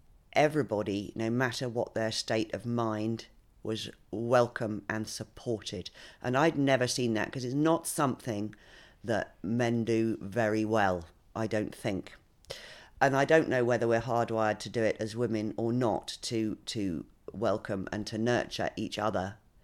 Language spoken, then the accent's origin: English; Ireland; I'm from Ireland, as you probably know.